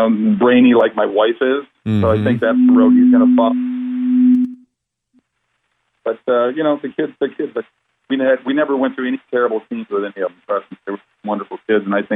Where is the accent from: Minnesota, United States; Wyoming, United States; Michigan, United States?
Minnesota, United States; Mound; I grew up in a small town. You know, I grew up in Mound, Minnesota, on Lake Minnetonka, in a town of 7,000 people.